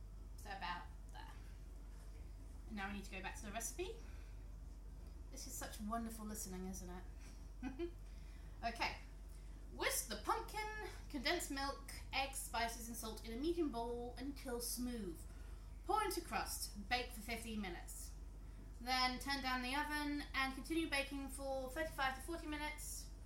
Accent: United States; See, I'm American, I say canned pie.

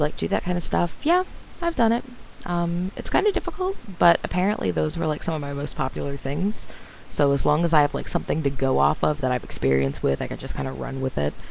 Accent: United States; she's British and I'm American, and our voices are very different.

